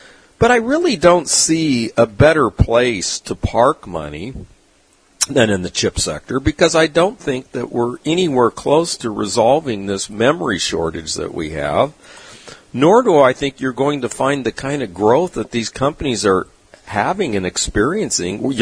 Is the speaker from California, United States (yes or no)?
yes; Point Loma, California, United States; Now, I grew up in Point Loma, California. I grew up with a lot of Portuguese. They were tuna fishermen.